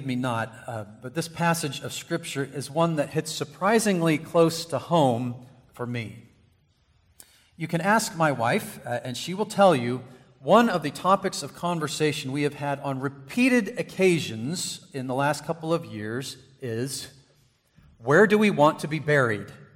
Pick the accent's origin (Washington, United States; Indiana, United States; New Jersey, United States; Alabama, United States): Washington, United States; Tacoma; born there; also born or lived in Boston / South Texas; I was born in Tacoma, Washington, but when I was just a couple of years old, we moved to Boston, Massachusetts, whole other side of the country, and we lived there for a few years, and then we moved to South Texas when I was going into kindergarten.